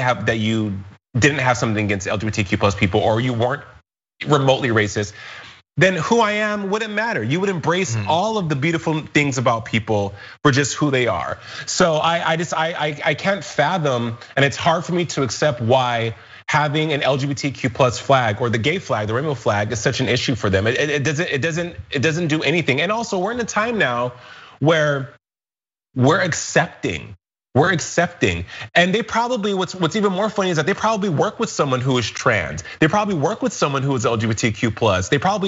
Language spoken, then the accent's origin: English; New Orleans, Louisiana, United States; born there; on September 27th, 1979, I was born in New Orleans, Louisiana, which makes me, per the Constitution, a citizen of the United States